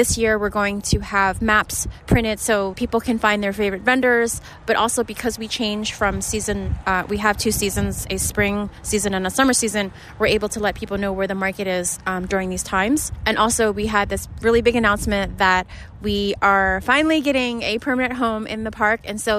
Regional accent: Philadelphia, Pennsylvania, United States; Yeah, I mean, I'm from Philly and I grew up with the market.

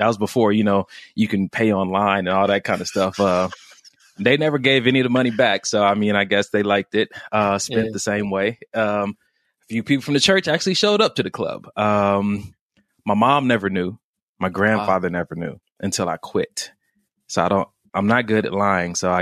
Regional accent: Los Angeles, California, United States; I grew up in Los Angeles, California, as you just heard, without my father.

